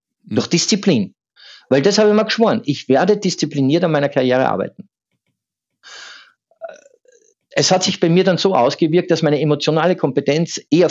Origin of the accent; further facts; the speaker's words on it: Salzburg, Austria; born there; Ich bin Salzburger Gebürtiger. Die Berge sind vor der Tür.